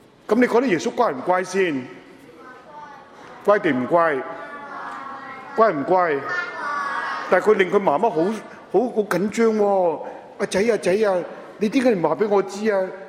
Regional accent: Hong Kong; born there; 冇錯啦，咁我喺香港出世啊嘛，咁啊日本仔唔係日本人啦、啊，佔領咗香港，咁於是乎咧，我冇機會去讀書

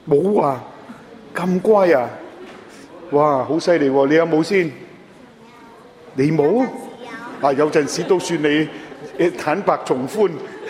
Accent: Hong Kong; born there; 冇錯啦，咁我喺香港出世啊嘛，咁啊日本仔唔係日本人啦、啊，佔領咗香港，咁於是乎咧，我冇機會去讀書

